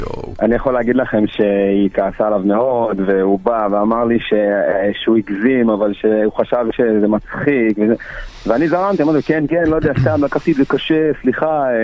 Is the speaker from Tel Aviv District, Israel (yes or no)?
yes; Holon, Tel Aviv District, Israel; אני בגדול מחולון